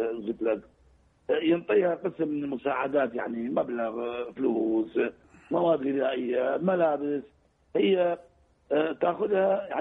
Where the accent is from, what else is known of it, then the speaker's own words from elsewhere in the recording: Iraq; طلعت لها جواز سفر انا من العراق